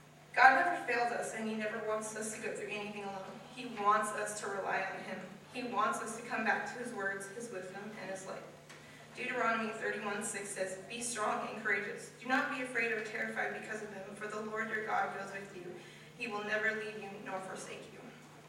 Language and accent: English; Westside, United States; Growing up outside of Westside, fear was the determining factor for everything I did.